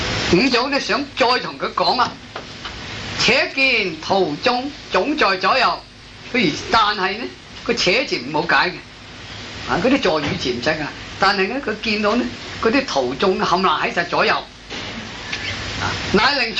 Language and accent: Cantonese; Guangdong, China; 我哋廣東人叫啲外省人又都嚼咧佬